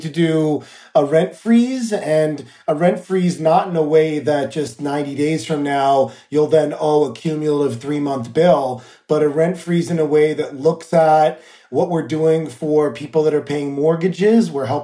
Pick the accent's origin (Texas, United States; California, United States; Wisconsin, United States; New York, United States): New York, United States; but I also know that as a New Yorker, that days are like roller coasters for people